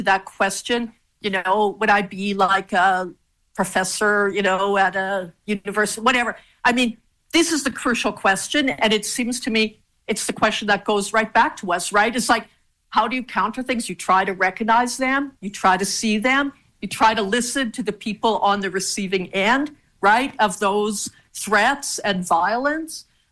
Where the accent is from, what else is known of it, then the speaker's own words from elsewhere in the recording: Canada; I don't feel like because I'm Canadian, I had to study Canadian history. And yet it is an interesting question. So my background is Mennonite. It's not so much the religious background, but my parents were born in Soviet Union, Soviet Ukraine in the 1920s.